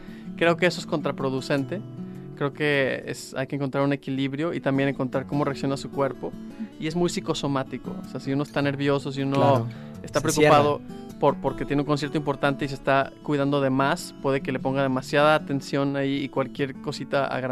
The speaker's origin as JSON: {"language": "Spanish", "country": "Mexico", "moved": "as an adult", "said": "yo como buen mexicano, cuando llegué ahí hace no sé cuántos años, a los 19 años, en el 99"}